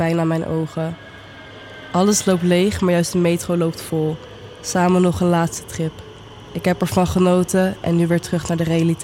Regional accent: Gouda, South Holland, Netherlands; ik ben 21 jaar, ik kom uit Gouda en dit is mijn verhaal.

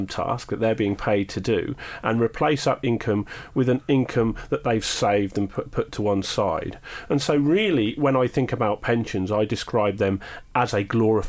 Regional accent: Reading, South East England, United Kingdom; growing up in Reading is where I'm from originally, you know, three young lads

